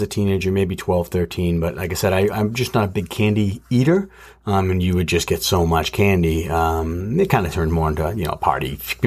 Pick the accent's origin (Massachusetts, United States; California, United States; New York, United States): Massachusetts, United States; now in New Hampshire, United States; but we live in New Hampshire now, so it's different everywhere, I guess, but, like, we grew up in Mass, and Halloween was on Halloween.